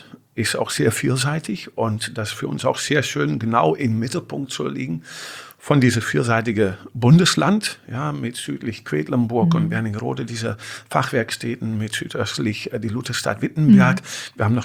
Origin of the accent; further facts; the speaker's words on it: Netherlands; now in Magdeburg, Germany; Wenn ich weiß, aus den Niederlanden, wo ich herkomme, das liegt mir auch sehr am Herzen. Aber inzwischen ist Magdeburg natürlich schon meine zweite, wenn nicht erste Heimat